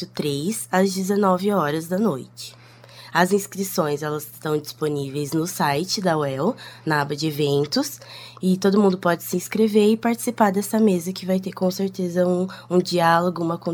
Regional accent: Londrina, Paraná, Brazil; Eu tenho 29 anos, sou de Londrina, nasci aqui, sempre vivi aqui.

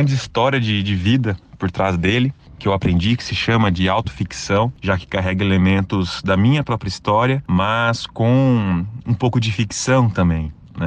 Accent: Londrina, Paraná, Brazil; sou aqui de Londrina

